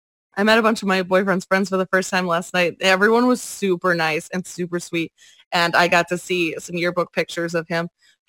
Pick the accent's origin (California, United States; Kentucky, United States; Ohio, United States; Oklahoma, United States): Ohio, United States; Grafton; I said I was from Cleveland, so you know what I'm talking, I know what you're talking about.